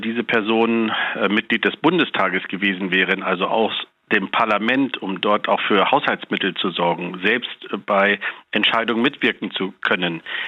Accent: Lower Saxony, Germany; das weiß ich als Niedersachse

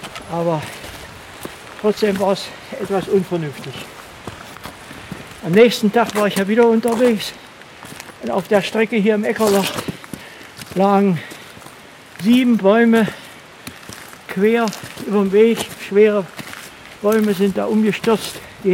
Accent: Wernigerode, Saxony-Anhalt, Germany; also born or lived in Bochum; Ja, geboren bin ich 1932 in Bochum. Aber ich bin dann schon seit 1934 wieder hier mit meiner Mutter in das Elternhaus gekommen, nach Wernigerode. Also ich bin eigentlich ein Harzer und wohne seitdem hier in einem alten Fachwerkhaus unterhalb vom Schloss am Burgberg.

